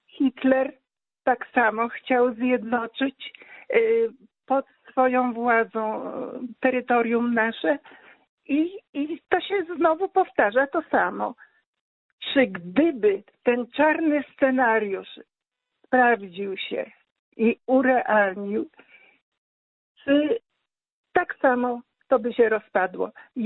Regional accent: Lower Silesian Voivodeship, Poland; born there; also born or lived in Greater Poland; pochodzę z Wielkopolski obecnie, a urodziłam się na Dolnym Śląsku. Jestem tak zwaną Niederschlesierin, tak?

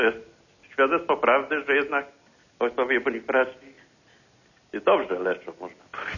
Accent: Gostyń, Greater Poland Voivodeship, Poland; now in Jarosław, Poland; z Jarosławia, ale ja pochodzę z Gostynia.

